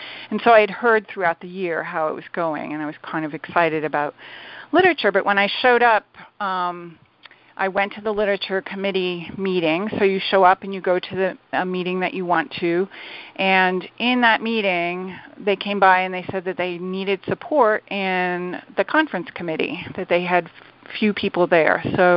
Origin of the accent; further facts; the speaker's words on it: New York City, New York, United States; So I'm from New York City. My home group is in Brooklyn.